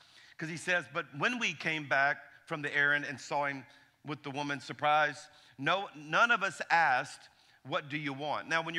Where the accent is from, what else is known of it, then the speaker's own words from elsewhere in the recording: Louisiana, United States; I'm from Louisiana, okay? So I see humor in Scripture, too